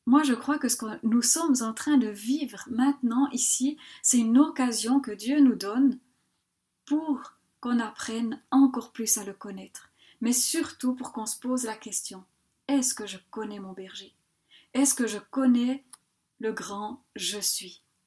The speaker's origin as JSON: {"language": "French", "country": "Switzerland", "said": "en tant que Suisse, en fait, on a tellement craint pour notre économie"}